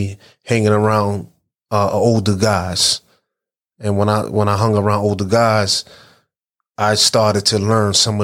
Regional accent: Brooklyn, New York, United States; I'm from Flatbush. I'm from East 31st. I'm from the whole Vandeveer, that whole Vandeveer area. And I grew up there, went to school there, PS 269, the main building, the annex, you know, went to Walt Whitman, went to Erasmus. So I am Flatbush.

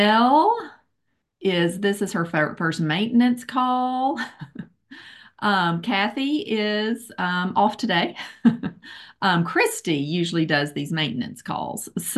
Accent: Little Rock, Arkansas, United States; I am from Little Rock, Arkansas.

